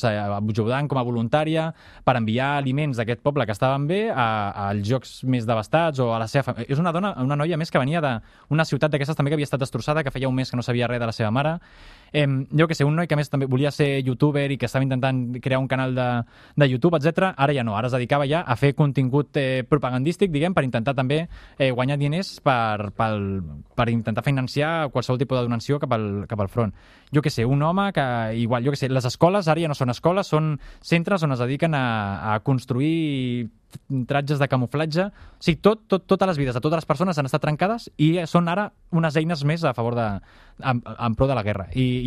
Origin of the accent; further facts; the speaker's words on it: Barcelona, Catalonia, Spain; ja que soc de Barcelona, ja que estic parlant en castellà